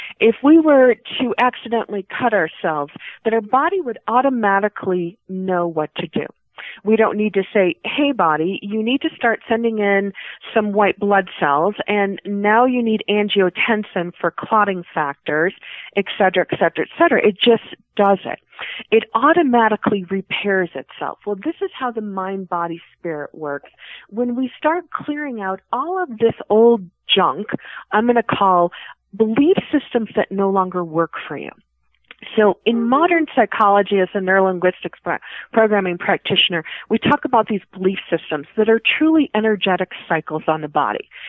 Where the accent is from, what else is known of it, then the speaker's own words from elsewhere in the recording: United States; that you're carrying the dirt as a recognition of who you are, because I'm American Indian, of Mother Earth?